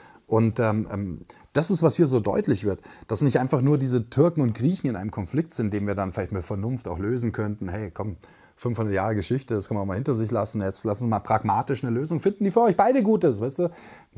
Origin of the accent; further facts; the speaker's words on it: Germany; Und da ist auch die Frage, ob wir als Deutsche, wenn jetzt unser Außenminister dort am Vermitteln ist, ob wir überhaupt diese neutrale Position haben.